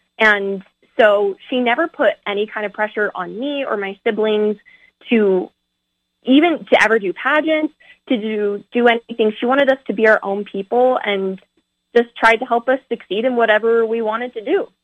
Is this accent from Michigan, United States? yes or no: no; Orem, Utah, United States; I want to be Miss Orem because it's my hometown. It's where I went to high school.